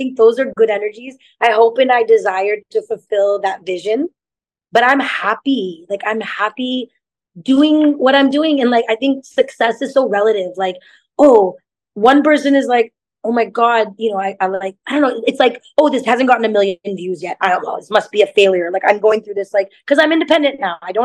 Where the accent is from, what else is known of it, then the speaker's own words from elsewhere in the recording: California, United States; Well, because I mean, I grew up in California, so I feel like I always make jokes.